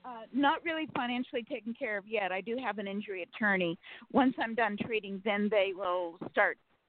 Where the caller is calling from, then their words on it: Sacramento, California, United States; from Sacramento, California.